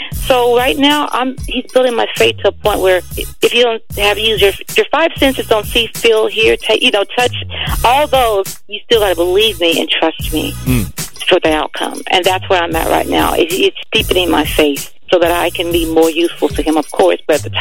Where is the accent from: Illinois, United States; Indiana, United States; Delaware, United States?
Indiana, United States; Avon; Yes, that's why I'm from Avon, Indiana.